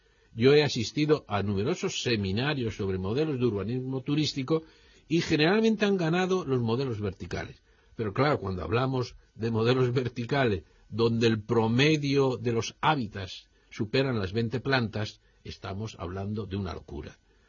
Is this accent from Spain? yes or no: yes; Spain; Somos maravillosos los españoles.